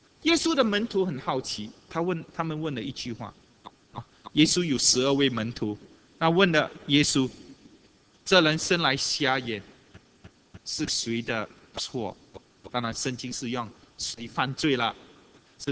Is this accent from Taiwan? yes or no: no; China; 这个上天，我们看对我们中国人来讲是一句美好的一句话